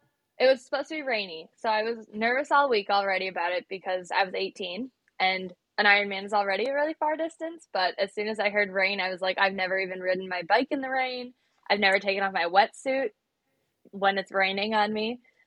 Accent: Wisconsin, United States; which I'm from Wisconsin. I've never swam in waves.

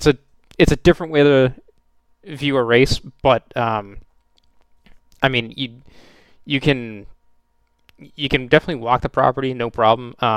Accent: United States; I am, as an American, a little biased

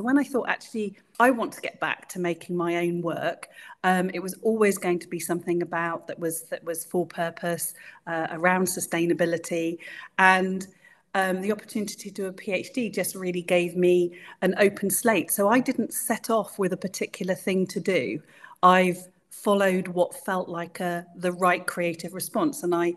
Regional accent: South West England, United Kingdom; also born or lived in London; I think growing up in Dorset, I think I tend to be very close to the weather and very affected by weather.

